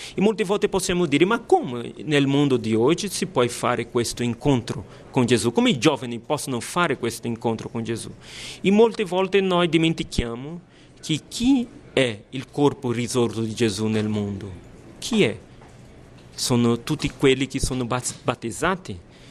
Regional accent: Fortaleza, Ceará, Brazil; born there; Italian is a second language; Io sono nato a Fortaleza, nel nord-est del Brasile.

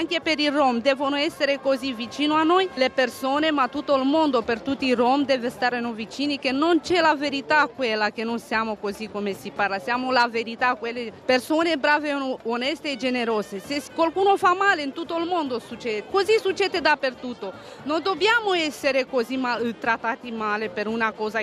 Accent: Romania; now in Milan, Italy; Io sono una rom … vengo dalla Romania, abito a Milano

